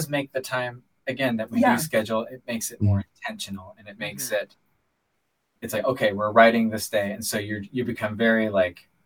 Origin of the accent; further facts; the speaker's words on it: Apalachin, New York, United States; I'm specifically from Apalachin, New York.